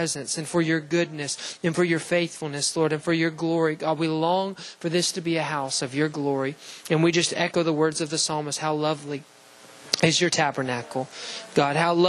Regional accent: Alabama, United States; I was from the Bible Belt. I'm from Alabama.

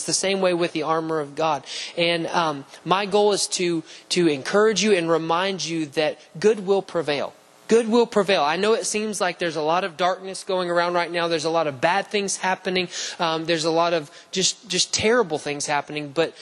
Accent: Alabama, United States; I grew up in Alabama, and so, you know, we heard sirens, you know, every April the tornado sirens were going to go off

